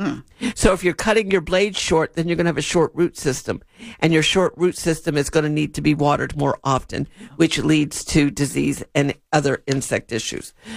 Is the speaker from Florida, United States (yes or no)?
yes; Winter Haven, Florida, United States; do you remember when I was little growing up in Florida, it was Silver Lake in Winter Haven, Lake Silver.